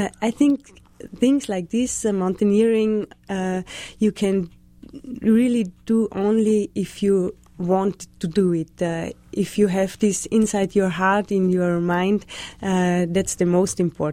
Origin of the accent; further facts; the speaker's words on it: Austria; Yes, I'm from Austria.